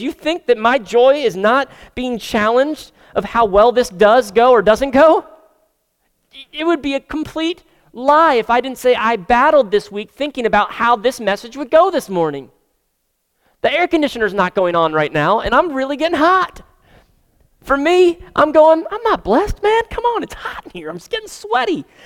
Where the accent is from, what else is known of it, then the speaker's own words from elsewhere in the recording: Florida, United States; We grew up in South Florida, and I'd see it on the back of guys' boats, usually like big cigarette boats.